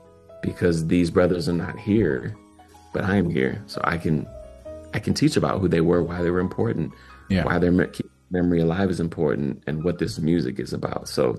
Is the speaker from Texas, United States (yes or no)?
no; Minneapolis, Minnesota, United States; you know, I'm from Minneapolis. Like my first concert was three blocks from where George Floyd was murdered, like three blocks. This is my hometown. This is my neighborhood.